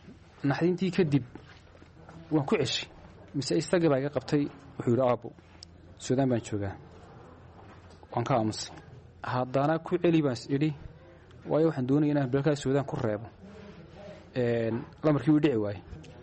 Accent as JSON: {"language": "Somali", "town": "Borama", "region": "Awdal", "country": "Somalia", "said": "waxaan ahay nin reer Boorama"}